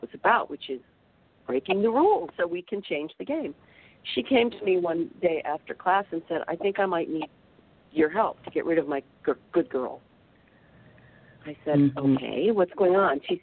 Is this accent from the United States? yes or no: yes; Midwest, United States; Well, I was born in 57, but still, that sort of growing up in the Midwest, it still felt very present, the 60s, trust me.